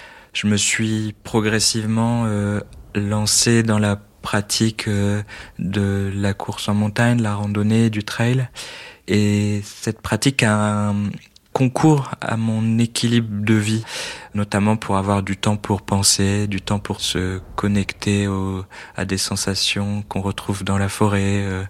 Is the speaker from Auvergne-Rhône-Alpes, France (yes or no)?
no; Metz, Grand Est, France; Je suis originaire de Lorraine, mes parents habitaient à Metz et j'ai grandi avec eux, très proche de mes grands-parents. Mon grand-père maternel était originaire du nord de l'Italie.